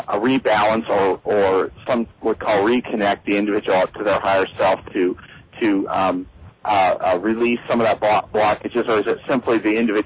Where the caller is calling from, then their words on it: Denver, Colorado, United States; I'm calling from Denver, Colorado.